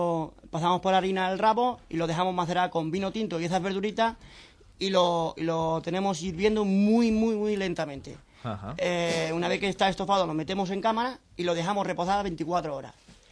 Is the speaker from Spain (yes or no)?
yes; Andalusia, Spain; now in Madrid, Spain; llevo muchos años en Madrid y soy andaluz